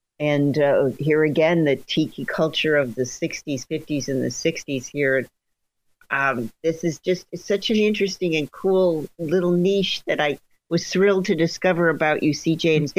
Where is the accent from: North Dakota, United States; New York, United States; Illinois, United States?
Illinois, United States; Chicago; You know, growing up in Chicago, I can remember 20 Below when we go to Trader Vic's